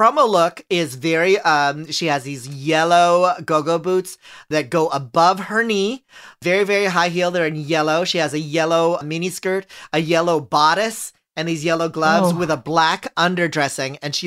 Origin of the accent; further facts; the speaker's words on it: San Francisco, California, United States; Yeah, from my hometown of San Francisco, California.